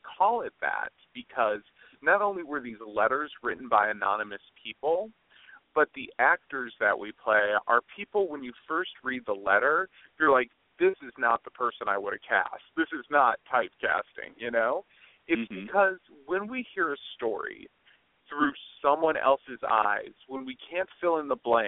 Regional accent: Wheeling, Illinois, United States; I grew up in Wheeling, Illinois. It's a small suburb about 25 miles outside of Chicago, and like everyone, I moved to L.A. to be an actor

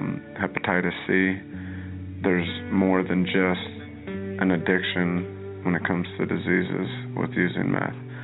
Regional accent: Chandler, Arizona, United States; I'm 19 years old. I'm from Chandler, Arizona.

